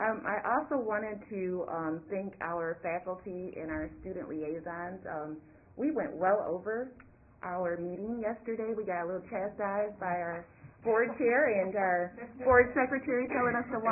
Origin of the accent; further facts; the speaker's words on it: Michigan, United States; I am from West Michigan. I am the only trustee from West Michigan